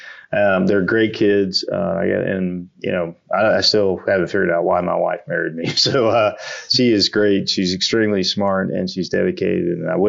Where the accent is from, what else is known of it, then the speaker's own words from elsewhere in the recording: Jasper, Alabama, United States; I'm from Jasper, Alabama. I'm really proud of that. I grew up in Alabama, lived there most of my life, about three when I moved there. And then I didn't move out of my hometown, the same hometown.